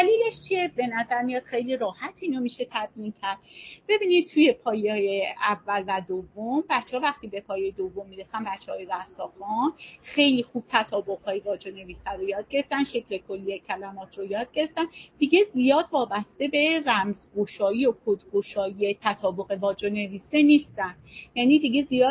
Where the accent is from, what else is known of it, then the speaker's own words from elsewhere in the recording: Iran; first language Azerbaijani; Persian is a second language; خیلی از ماها که خود من آذری هستم میدونیم که مثلا برای زبان آذری سیستم الفبایی نوشتاری خاصی نداره